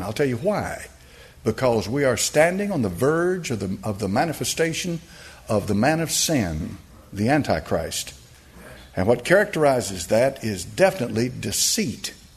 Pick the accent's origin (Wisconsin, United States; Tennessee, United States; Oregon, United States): Tennessee, United States; born there; I was born in Knox County, Tennessee, September the 17th, 1946. The buckle of the Bible Belt.